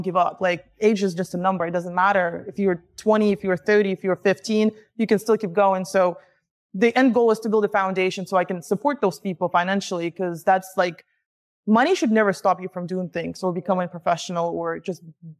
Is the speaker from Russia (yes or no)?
yes; Russia; now in United States; I'm from Russia. There's no such thing as, nobody can even imagine working in corporate because it's like, we don't have that back there.